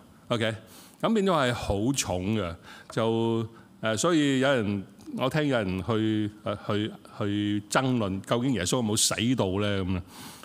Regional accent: China; 就唔係我哋中國人嗰種要抌落地下嘅，佢喺地面嘅

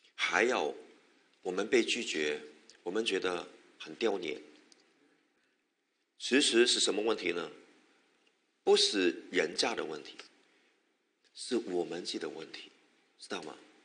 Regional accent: China; 有点像我们中国人呢，特别如果是外面来的客人

